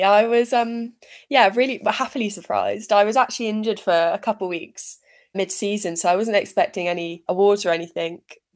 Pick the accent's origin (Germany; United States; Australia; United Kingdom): United Kingdom; South West England; I'm from North Devon